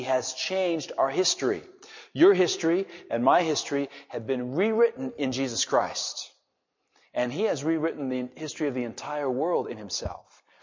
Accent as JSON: {"language": "English", "country": "Ireland", "said": "Speaking as an Irishman right now, I love those potatoes for breakfast."}